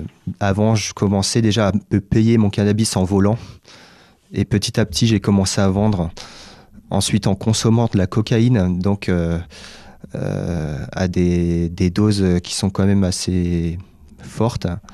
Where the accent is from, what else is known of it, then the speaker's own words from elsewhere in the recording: Rennes, Brittany, France; born there; Moi je suis né à Villejean, donc un quartier un peu difficile à Rennes. Donc dans une famille un peu difficile également